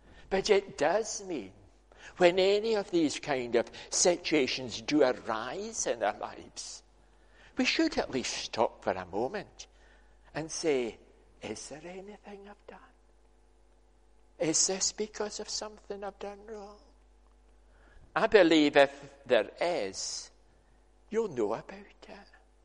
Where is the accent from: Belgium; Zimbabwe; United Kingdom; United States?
United Kingdom; Scotland; you can't, as a Scot, not mention that in the course of a sermon, because we like Eric Liddell, don't we?